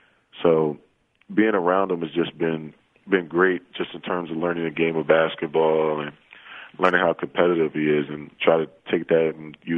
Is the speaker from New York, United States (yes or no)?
yes; New York, United States; we're two kids from Westchester just trying to make a name for ourselves